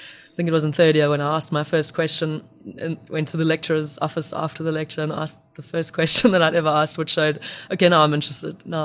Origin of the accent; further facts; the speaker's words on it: Pietermaritzburg, KwaZulu-Natal, South Africa; also born or lived in Eastern Cape; Pietermaritzburg, actually, yes.